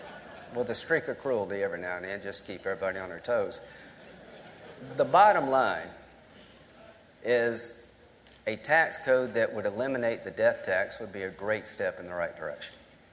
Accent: South Carolina, United States; rural America is about taking a risk. I grew up in Central South Carolina. My family owned a liquor store, a restaurant, and a pool room.

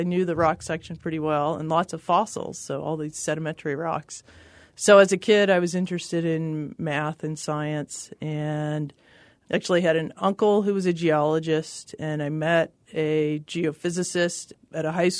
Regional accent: Topeka, Kansas, United States; I grew up in Kansas, in Topeka, Kansas.

